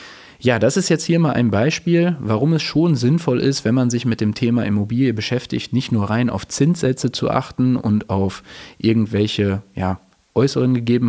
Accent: Hagen, North Rhine-Westphalia, Germany; Wir kommen ja hier aus Hagen.

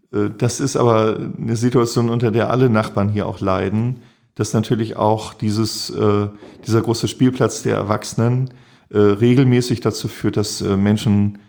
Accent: Hamburg, Germany; Das ist meine Heimat hier, ich fühle mich hier sehr, sehr wohl

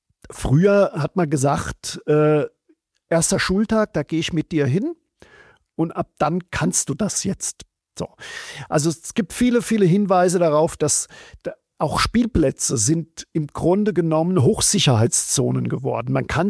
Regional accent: Odenwald, Germany; dass ich bin im Odenwald aufgewachsen

